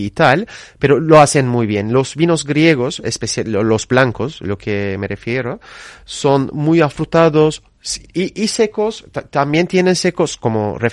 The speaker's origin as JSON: {"language": "Spanish", "country": "Turkey", "second_language": "Spanish", "said": "Yo soy turco."}